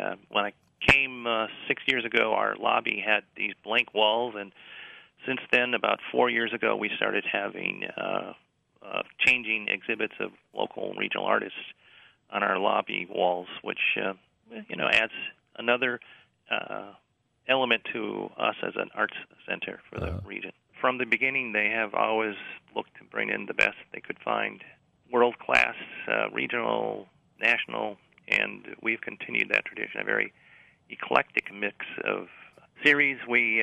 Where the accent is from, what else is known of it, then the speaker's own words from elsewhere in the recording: Milwaukee, Wisconsin, United States; I'm originally from Milwaukee. Lived in Wisconsin on the Mississippi River for a while.